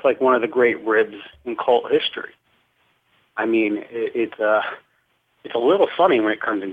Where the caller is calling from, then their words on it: Connecticut, United States; from Connecticut.